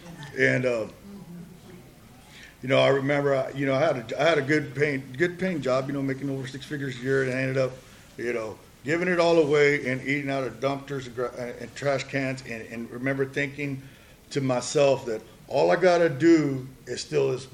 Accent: Corpus Christi, Texas, United States; I'm an addict. I'm from Corpus Christi.

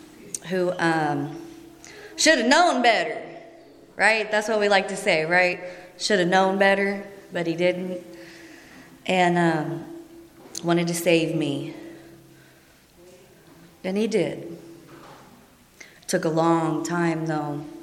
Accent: Dayton, Ohio, United States; I am from originally from Dayton, Ohio, but that's right. Go Buckeyes.

